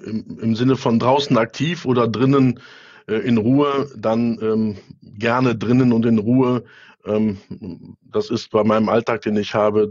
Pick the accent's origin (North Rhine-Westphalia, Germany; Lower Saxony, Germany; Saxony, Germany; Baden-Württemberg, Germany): North Rhine-Westphalia, Germany; Düsseldorf; gebürtiger Düsseldorfer, 58 Jahre alt, verheiratet, zwei Kinder.